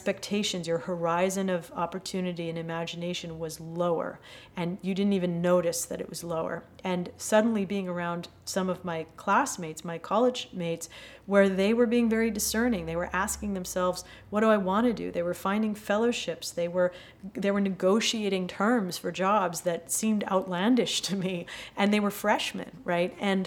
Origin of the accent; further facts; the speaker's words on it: Montreal, Quebec, Canada; moved away as an adult; now in United States; I grew up in Quebec during a time of deep recession. I'm from Montreal, and you couldn't get a job waiting tables with a PhD when I was young. And so I left.